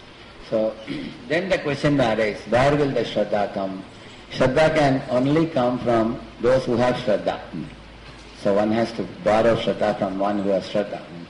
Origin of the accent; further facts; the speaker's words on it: South India, India; You see, like I hail from South India. In South India, when we are smart Brahmanas